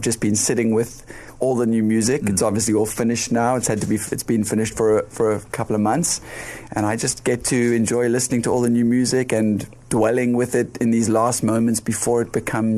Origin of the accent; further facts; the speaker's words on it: Muizenberg, Western Cape, South Africa; You know, I come from Muizenberg all the way down south